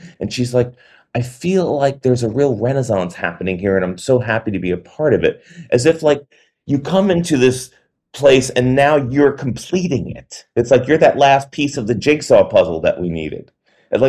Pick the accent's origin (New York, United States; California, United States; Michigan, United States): New York, United States; New York City; now in Hudson Valley, United States; I moved up from Brooklyn, you know, in 1996, right? I'm not from the Hudson Valley. And so growing up in New York City, I thought of the Hudson Valley as upstate because that was my point of view.